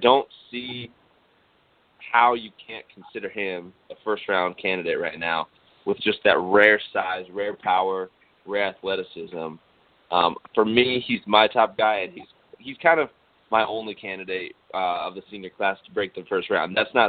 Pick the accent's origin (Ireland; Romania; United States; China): United States; Colorado; my top-ranked senior running back right now, it's got to be the kid from my home state, from Payton, Colorado